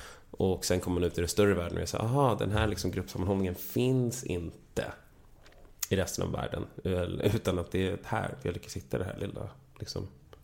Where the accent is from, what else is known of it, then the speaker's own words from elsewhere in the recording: Vallentuna, Stockholm County, Sweden; also born or lived in Täby; Och sen så flyttade jag till Vallentuna när jag var typ 6. Bodde där tills jag var 2